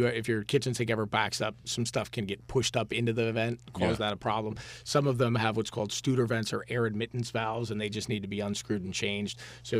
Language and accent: English; Michigan, United States; I'm originally from Michigan, Ray. I don't know these New York stories.